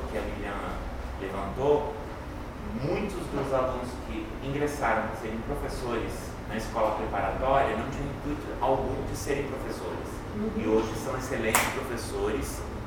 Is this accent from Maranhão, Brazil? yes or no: no; Santa Catarina, Brazil; eu venho de uma outra realidade, eu venho de Santa Catarina, onde a gente não ouvia falar em termos de aula vaga.